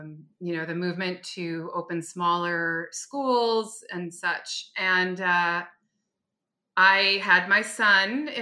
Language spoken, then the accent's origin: English; New York City, New York, United States; born there; And I was born in Greenwich Village, and we lived on Bleecker Street. I was one of those kids from the suburbs that got into the city whenever she could.